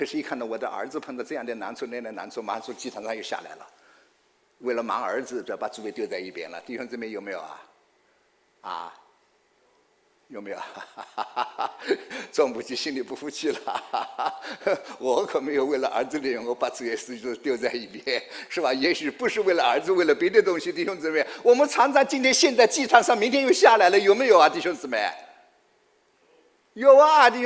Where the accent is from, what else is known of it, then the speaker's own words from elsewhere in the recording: China; 我们从大陆来的弟兄姊妹都能够理解。那时候我在甘肃省读书的时候，是学水工建筑的